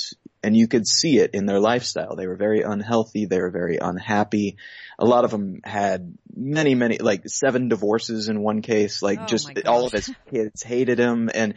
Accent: California, United States; also born or lived in Missouri; And part of that was growing up in the Bay Area. We went to a private Catholic school.

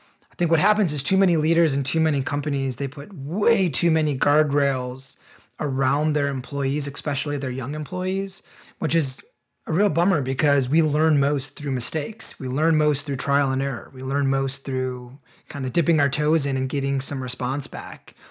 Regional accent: Illinois, United States; And for context, I grew up in the suburbs of Chicago. So, you know, I'm a Midwesterner, born and bred.

